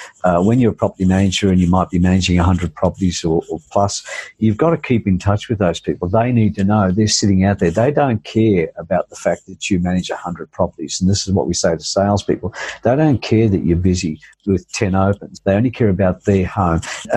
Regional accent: Crookwell, New South Wales, Australia; I'd moved to the Big Smoke because I'm from Crookwell, a small country town northwest of Goulburn, where my good dear friend John Simon, Aussie Home Loans, was born.

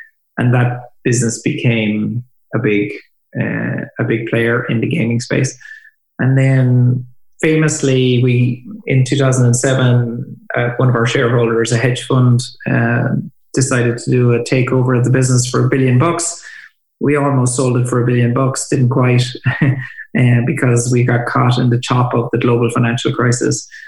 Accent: Ireland; We're becoming really dangerous, actually, in a good way. As Irish people.

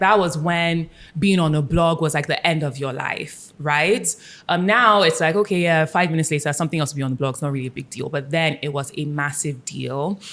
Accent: Nigeria; that is the ultimate validation that you need as a Nigerian woman

